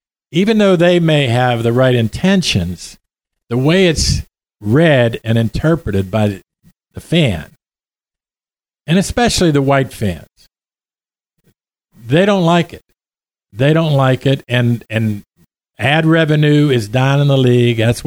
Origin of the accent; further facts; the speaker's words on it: Pittsburgh, Pennsylvania, United States; I'm from Pittsburgh. I'm a writer.